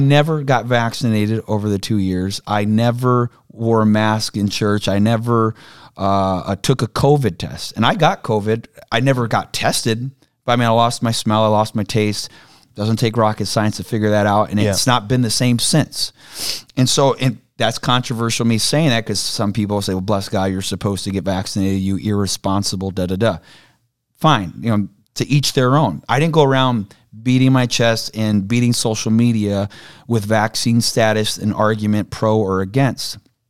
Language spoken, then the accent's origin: English; South Dakota, United States; I'm American. I'm South Dakotan.